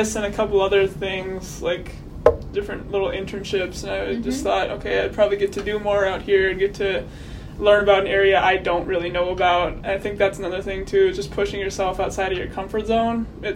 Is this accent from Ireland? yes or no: no; St. Paul, Minnesota, United States; I'm from St. Paul, Minnesota.